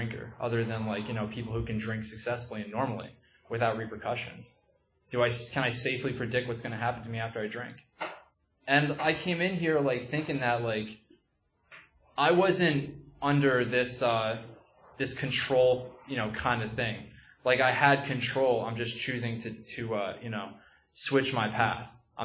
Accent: New Jersey, United States; And so I grew up in Sussex County. That's all the way up north, very top of New Jersey.

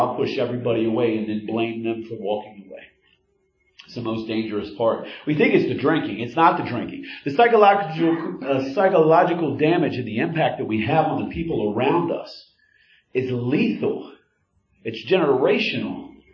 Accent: Pueblo, Colorado, United States; now in Philadelphia, United States; I'm in Philadelphia, for God's sakes. I'm from Pueblo, Colorado.

